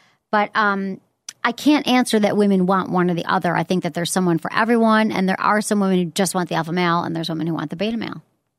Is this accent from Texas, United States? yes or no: no; Detroit, Michigan, United States; and you're watching the Pistons or something, because we're from Detroit.